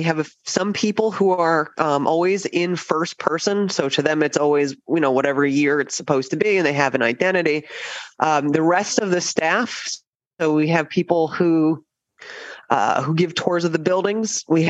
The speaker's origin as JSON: {"language": "English", "region": "New Jersey", "country": "United States", "lives_now": "Williamsburg, United States", "said": "No, I'm from New Jersey."}